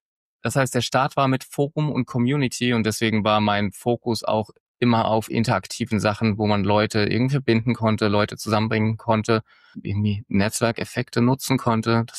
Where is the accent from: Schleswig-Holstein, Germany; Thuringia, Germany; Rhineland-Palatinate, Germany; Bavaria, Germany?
Rhineland-Palatinate, Germany; Bad Kreuznach; Ich komme aus Bad Kreuznach, hier kann man ziemlich gut Mountainbike fahren.